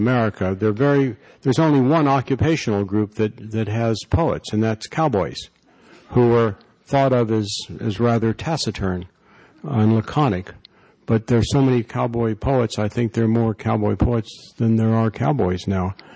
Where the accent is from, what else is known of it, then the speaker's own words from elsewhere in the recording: Kansas City, Missouri, United States; And I'm from Kansas City, the former Gateway to the West, where we think of St. Louis as the exit from the East.